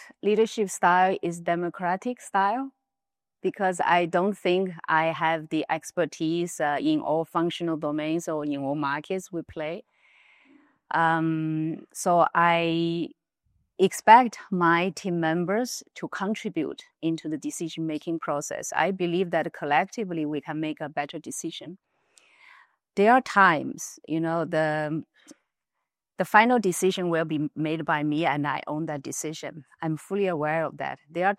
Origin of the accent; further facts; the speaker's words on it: Wuhan, Hubei, China; moved away; I come from China, mainland China. I often joke with people, you know, I come from the most famous city in China. That's Wuhan. I left China more than 30 years ago when China was still very poor, underdeveloped.